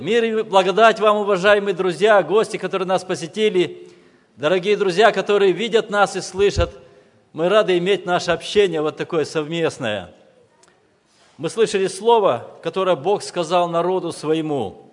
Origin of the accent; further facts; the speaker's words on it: Kyrgyzstan; moved away; В сентябре 1994 года моя семья и семья моего брата, мы приехали из Кыргызстана в эту страну, в новую страну, в новый штат, в новый город.